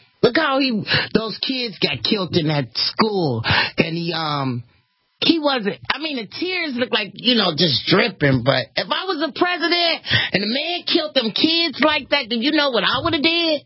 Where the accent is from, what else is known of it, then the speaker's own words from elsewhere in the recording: Cleveland Heights, Ohio, United States; Now, I'm in Ohio, and I'm born and raised in the Heights, Cleveland Heights.